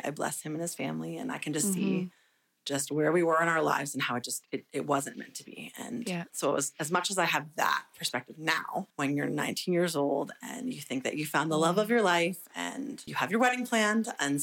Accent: Nova Scotia, Canada; moved away as an adult; I am originally from Nova Scotia. So I lived there until I was about 22.

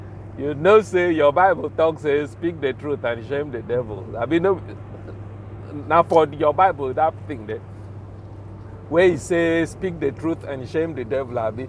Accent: Nigeria; I'm from Nigeria and I know how we are suffering.

